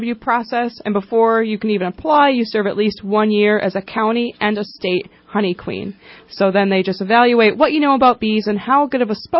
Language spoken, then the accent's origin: English; Wisconsin, United States; Yes, I travel the entire country. I'm originally from Wisconsin.